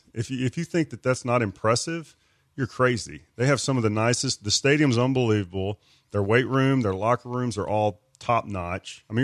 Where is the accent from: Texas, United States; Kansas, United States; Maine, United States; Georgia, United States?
Texas, United States; Centerville; I mean, I grew up in Centerville. When I was playing football in Centerville, to me that was like as good as it could get.